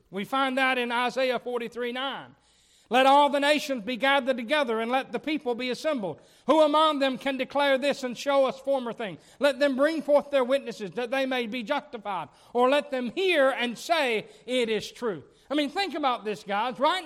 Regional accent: the South, United States; born there; I'm glad I was born in America. I'm glad I was born in the South.

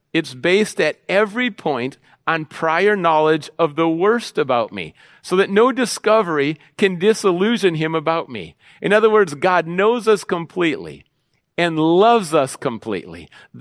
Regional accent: Minneapolis, Minnesota, United States; I grew up in Minneapolis and St. Paul, the Twin Cities, Minnesota, called the Omni Theater.

